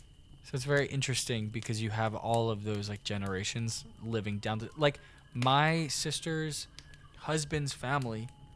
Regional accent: New Jersey, United States; Yes, I'm from the Jersey Shore, New Jersey. South Jersey, to be specific.

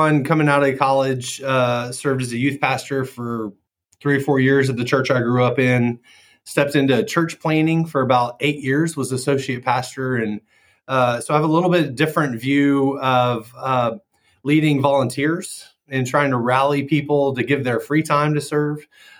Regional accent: Katy, Texas, United States; I was born and raised in Katy. Went to elementary through high school

